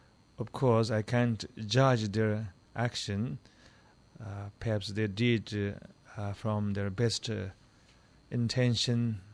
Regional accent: Tibet, China; There are a lot of political turbulences right now in my home country. Tibetans have been asking Chinese authorities to show understanding, respect to their culture.

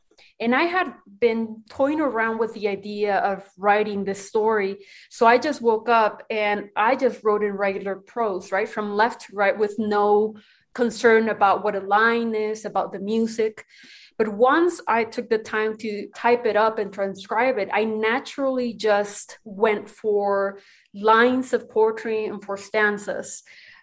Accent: Ciudad Juárez, Chihuahua, Mexico; which they're based, as you note, on my experience growing up in Ciudad Juárez.

